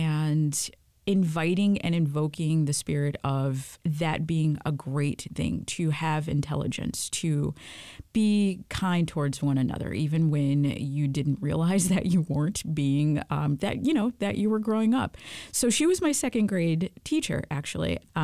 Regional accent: East Lansing, Michigan, United States; I, of course, grew up in Michigan, and I grew up in East Lansing, Michigan, actually.

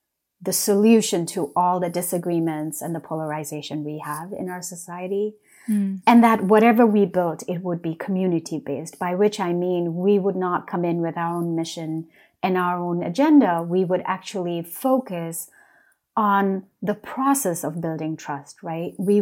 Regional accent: Sikkim, India; For part of my childhood, I was raised in West Sikkim

